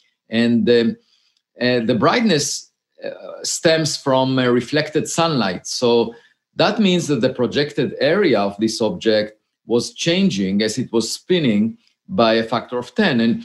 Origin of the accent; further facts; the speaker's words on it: Israel; when I got to the age of 18, I grew up in Israel and I had to serve in the military.